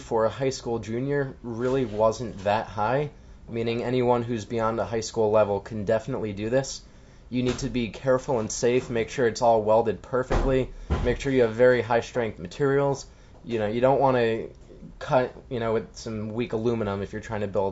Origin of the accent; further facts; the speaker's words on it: Brewster, New York, United States; So I'm from Brewster, New York, which is a suburb about an hour and a half north of Manhattan.